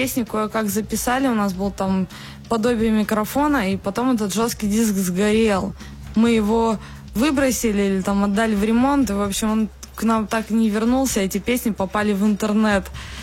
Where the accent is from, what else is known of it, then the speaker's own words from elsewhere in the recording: Yekaterinburg, Sverdlovsk Oblast, Russia; moved away; она была написана, когда мы уже уезжали из Екатеринбурга, ну, то есть как-то об этом, вот, и все равно город родной, любимый, не хотелось никуда уезжать, просто так получилось